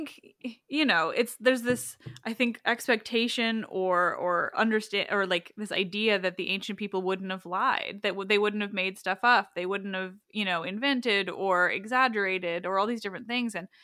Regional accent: Canada; Well, as a Canadian

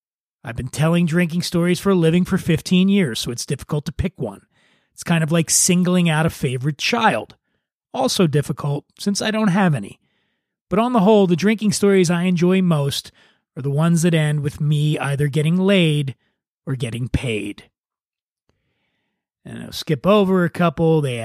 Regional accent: Philadelphia, Pennsylvania, United States; now in Los Angeles, United States; How does it compare to Philly, my hometown of Philly?

